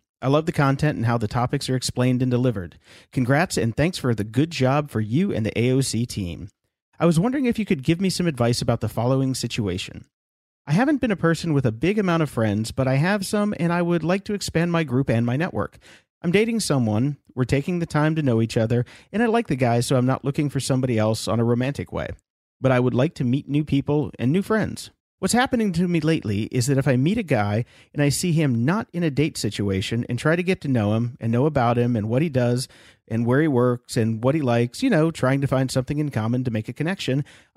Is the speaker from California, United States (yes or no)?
yes; Laguna Beach, California, United States; also born or lived in Seattle; I'm 28 years old, born and raised in Laguna Beach. My parents have been married 35 years and still live there.